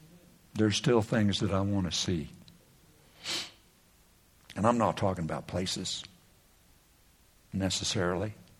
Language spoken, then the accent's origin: English; Pennsylvania, United States; But I'm from the East. Back in Pennsylvania, when you get those spring storms and the snow just hangs on the tree, it's wet.